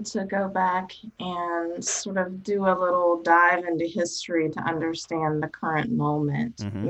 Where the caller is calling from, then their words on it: Washington, District of Columbia, United States; I'm calling from Washington, D.C., so the histories are a little bit different.